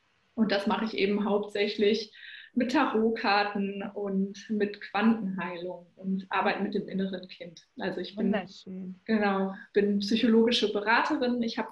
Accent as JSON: {"language": "German", "town": "Essen", "region": "North Rhine-Westphalia", "country": "Germany", "said": "ich komme aus Essen, ich wohne hier mit meinem Freund und meiner kleinen Tochter"}